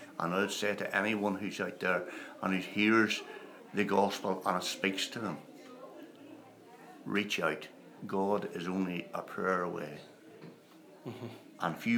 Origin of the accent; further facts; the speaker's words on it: Northern Ireland, United Kingdom; we're from Ireland and we've come over here for the weekend, and normally what we would be doing is playing at home in Northern Ireland around the various churches